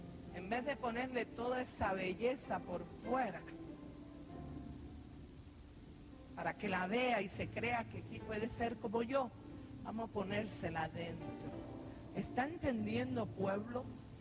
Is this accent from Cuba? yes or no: yes; Cuba; tú eres venezolano y yo soy cubana. No quiere decir porque yo pertenezco a una no denominación